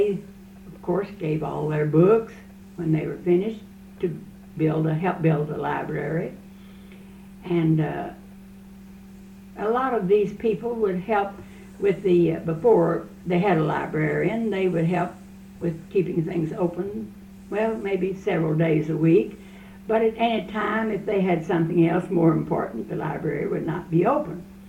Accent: Owenton, Kentucky, United States; also born or lived in Louisville; Well, I was born and raised in Owenton, and then I married and left Owenton and was gone 30 years, lived in Louisville at that time.

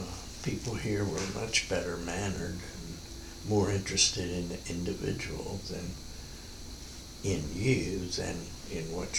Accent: Baltimore, Maryland, United States; I was born and raised in Baltimore, but I lived the summers in Newark, Delaware, all over the place.

